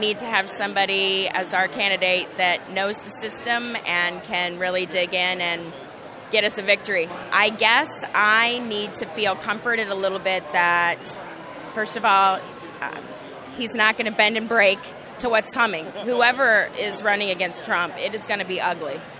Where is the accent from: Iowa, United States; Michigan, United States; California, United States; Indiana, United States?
Iowa, United States; Marion; I'm from Marion, Iowa.